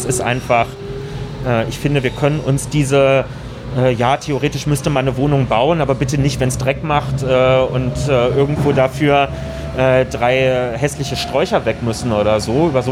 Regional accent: Berlin, Germany; wir sind ja selber auch Berliner.

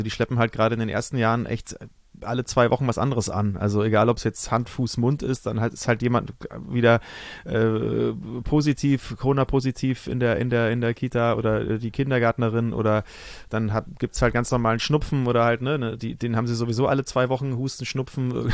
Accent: Bavaria, Germany; ich bin ja Franke, wie du weißt, sind wir ja beide

